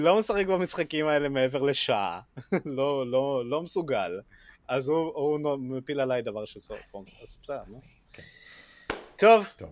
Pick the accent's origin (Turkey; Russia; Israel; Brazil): Brazil; מה אני אעשה? ברזילאי, זה בדם, זה מה יש.